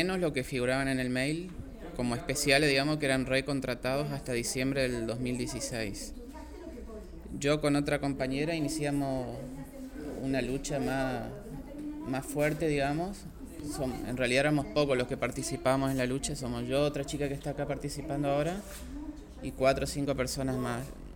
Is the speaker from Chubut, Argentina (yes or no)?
no; Basail, Chaco, Argentina; de Basail, Chaco, trabajo en un SIC, soy enfermero